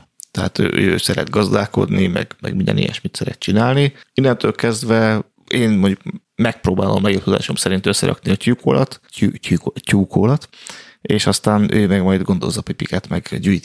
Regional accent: Budapest, Hungary; én kőbányán nőttem föl, a festői kőbányán

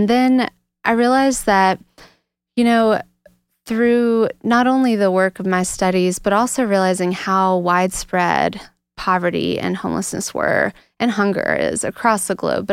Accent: South Carolina, United States; Yeah, so I grew up in the foothills of South Carolina. I spent a lot of time turning over river rocks and playing outside all the chances I could get. I grew up in the Church of Christ

